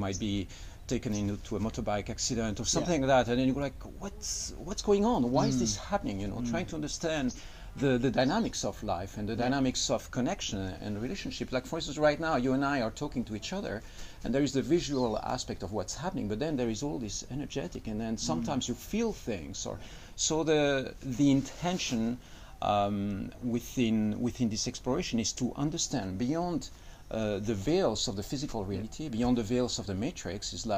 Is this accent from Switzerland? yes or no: yes; Switzerland; English is a second language; Yeah, so I come from Switzerland.